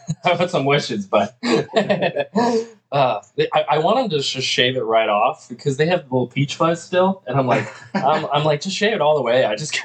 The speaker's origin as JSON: {"language": "English", "town": "Las Vegas", "region": "Nevada", "country": "United States", "said": "You know, when you live in New York, you know, we're from Vegas, we kind of, you know, we have different ways."}